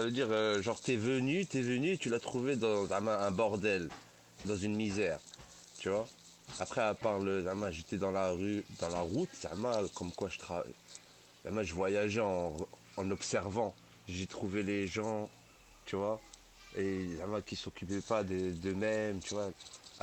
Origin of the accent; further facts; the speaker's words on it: Morocco; moi, en tant que Marocain, je sens, je comprends ce qu'elle dit